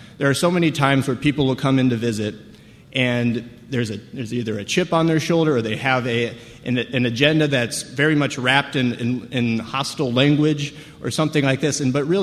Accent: Colorado, United States; I mean, I come from Colorado

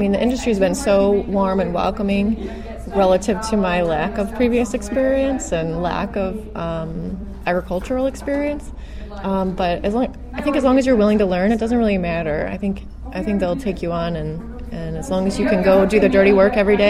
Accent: Illinois, United States; I grew up outside Chicago, and I did my undergrad at University of Illinois

